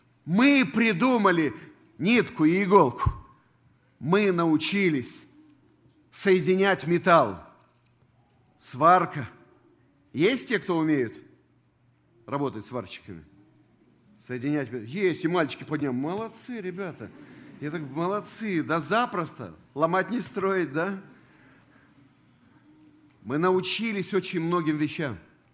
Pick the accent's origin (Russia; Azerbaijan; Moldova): Moldova; Chisinau, Chișinău; Республика Молдова, которую я представляю, а я родился и вырос в Кишиневе, вот здесь моя жена, дочь.